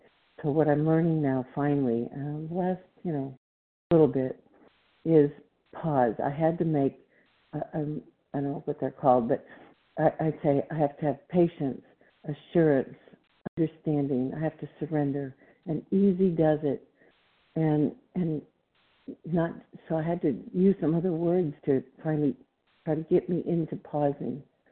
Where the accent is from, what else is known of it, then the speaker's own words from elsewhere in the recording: Plano, Texas, United States; I'm from Plano, Texas.